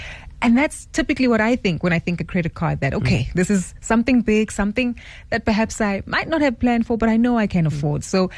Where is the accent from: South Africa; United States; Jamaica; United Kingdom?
South Africa; as South African consumers, we're becoming a lot more cognizant